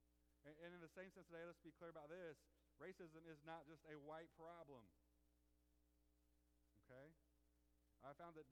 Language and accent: English; Decatur, United States; now in Memphis, United States; because in my own experience from growing up in Decatur and living in Memphis